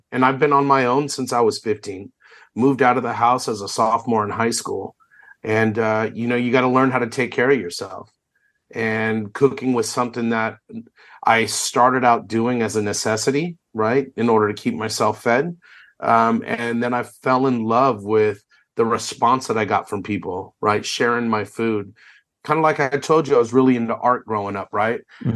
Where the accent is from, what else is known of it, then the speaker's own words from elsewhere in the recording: California, United States; You know, where I was raised here in California, we cook a lot of tri-tip here, right?